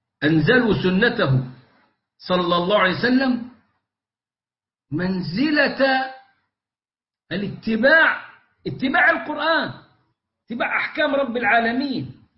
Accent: Egypt; عندنا في مصر

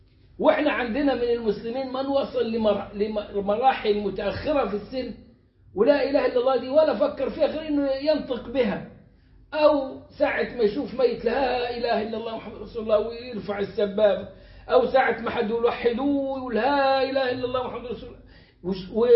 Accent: Egypt; في السبعينات والثمانينات كانت المصيبة دي موجودة عندنا في مصر

